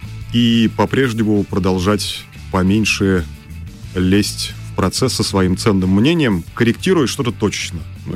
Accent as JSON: {"language": "Russian", "region": "Moscow", "country": "Russia", "said": "но я москвич, вообще-то, и в силу этого с там, детских лет"}